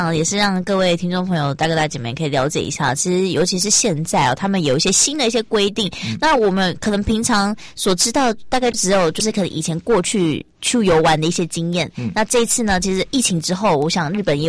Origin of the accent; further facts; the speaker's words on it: Taiwan; 大阪人好像比较像我们台湾人，对，讲话比较直接跟热情。